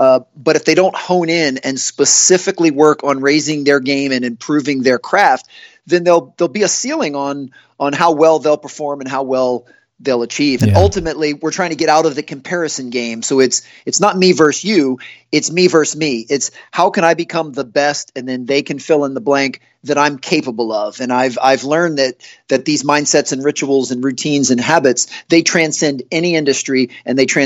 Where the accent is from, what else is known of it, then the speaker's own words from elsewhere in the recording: Washington, District of Columbia, United States; I grew up in the Washington, D.C. area, which has really rich talent at the youth and high school ages